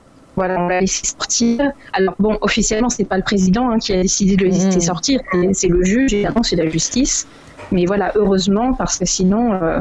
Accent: France; En tant que Française, forcément, il y a toujours les clichés.

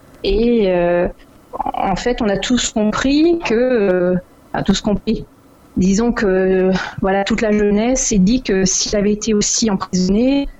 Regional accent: France; En tant que Française, forcément, il y a toujours les clichés.

